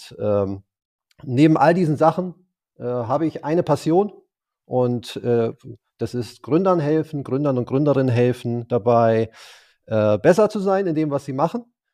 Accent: Hamburg, Germany; Ich bin ein Hamburger Jung mit türkischen Wurzeln

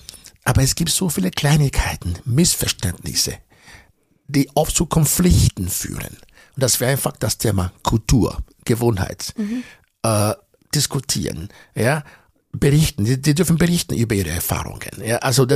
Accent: Nigeria; first language Edo; German is a second language; das ist ein Wort aus meiner Muttersprache Edo, eine von 400 Sprachen, die man in Nigeria spricht und bedeutet spielend erleben.

